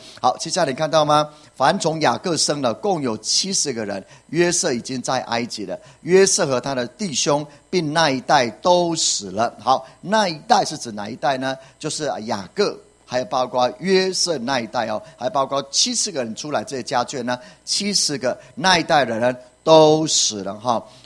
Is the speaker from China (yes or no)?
no; Taiwan; 如果照我们台湾人来讲的话，大概六十五岁就退休了